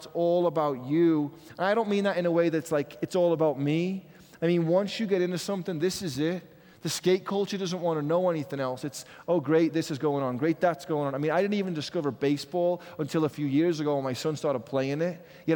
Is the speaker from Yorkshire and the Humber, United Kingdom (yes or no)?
no; Liverpool, North West England, United Kingdom; I grew up in Liverpool playing this sport that you may have heard of.